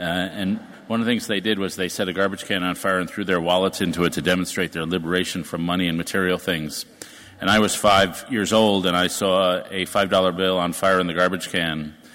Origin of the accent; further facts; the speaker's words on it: New York, United States; I moved to New York, my hometown.